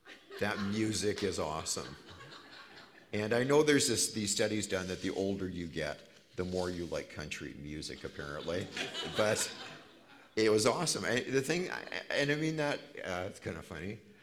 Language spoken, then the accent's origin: English; Manitoba, Canada; Or maybe I'm just from Manitoba.